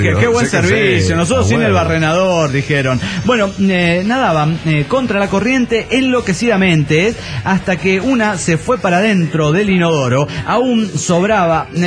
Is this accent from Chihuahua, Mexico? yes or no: yes; Chihuahua, Mexico; de Chihuahua, México.